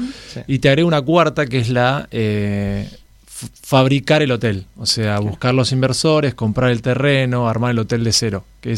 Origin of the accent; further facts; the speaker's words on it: Argentina; Primero porque somos argentinos y nos tira un poco la patria